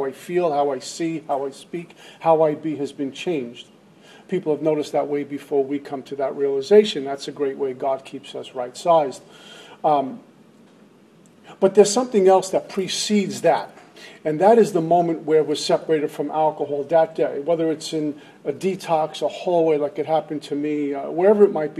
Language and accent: English; Brooklyn, New York, United States; I grew up in Brooklyn. I was used to the gangs. I was used to the tough guy.